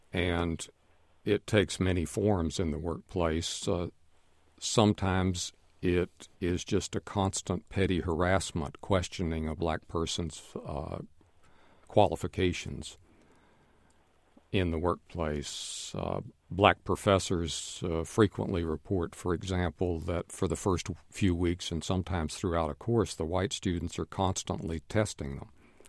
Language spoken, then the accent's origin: English; Houston, Texas, United States; And that has happened in my hometown of Houston, Texas.